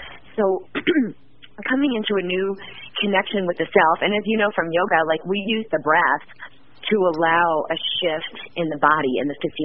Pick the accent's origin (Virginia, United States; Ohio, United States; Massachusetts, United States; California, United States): Massachusetts, United States; Boston; I was living in the East Coast, so I grew up in Boston.